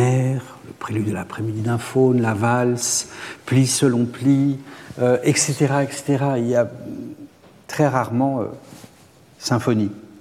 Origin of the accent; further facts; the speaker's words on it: Grand Est, France; born there; Je suis né en Alsace, et en Alsace, donc on a cette double culture germanique et française.